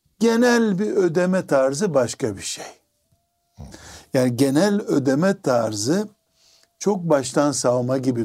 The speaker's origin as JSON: {"language": "Turkish", "region": "Black Sea Region", "country": "Turkey", "said": "şimdi bir Karadenizli olarak ben o Karadeniz'in ormanlarına, tabiatına baktığımdaki"}